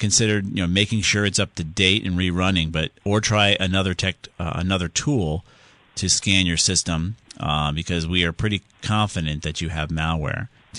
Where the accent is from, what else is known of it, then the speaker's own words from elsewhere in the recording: Southington, Connecticut, United States; We're going to get back to Ken, who's down there in Southington, my hometown.